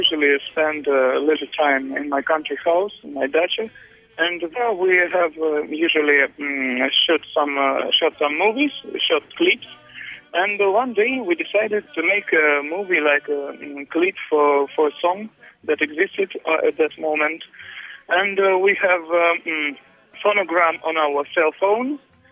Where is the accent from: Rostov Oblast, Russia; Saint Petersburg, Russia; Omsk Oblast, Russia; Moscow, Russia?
Moscow, Russia; English is a second language; I'm from Moscow. I'm 27 years old.